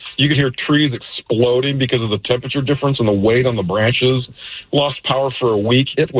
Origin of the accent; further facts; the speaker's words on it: Kansas City, Missouri, United States; now in Tacoma, United States; I grew up in Kansas City, and back in 1976, we had a flood